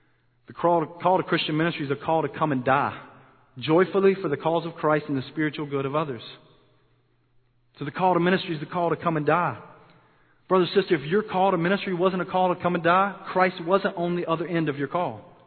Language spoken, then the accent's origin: English; Shelby, North Carolina, United States; I grew up in Shelby, a small town just outside of Charlotte.